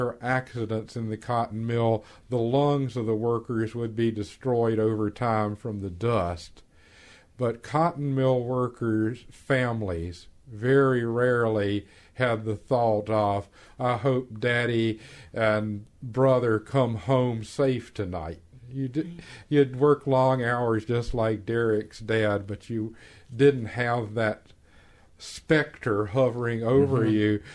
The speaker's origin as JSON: {"language": "English", "region": "North Carolina", "country": "United States", "tie": "born or raised there", "said": "Yes, I'm from North Carolina, and so I see the issues with coal through a couple of lenses that fit my background. One, I grew up with the tobacco industry."}